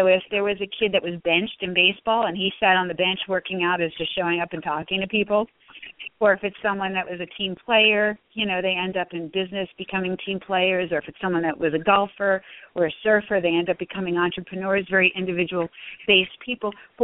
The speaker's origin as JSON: {"language": "English", "town": "Atlantic City", "region": "New Jersey", "country": "United States", "tie": "born there", "said": "I was born in Atlantic City, and I think I was only a couple hours old"}